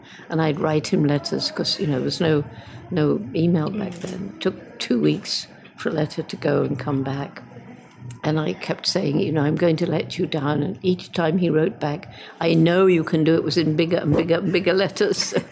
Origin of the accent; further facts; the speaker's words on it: England, United Kingdom; moved away; I was just out from England, and I was a girl.